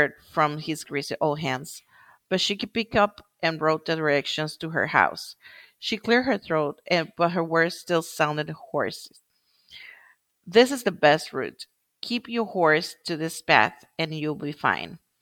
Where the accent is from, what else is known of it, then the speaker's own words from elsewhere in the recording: Nicaragua; I am from Nicaragua